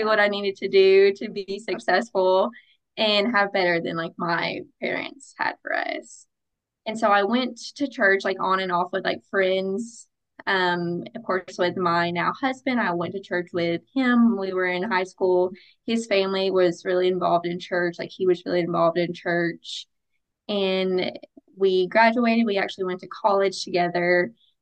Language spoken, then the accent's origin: English; the South, United States; So I grew up in the South.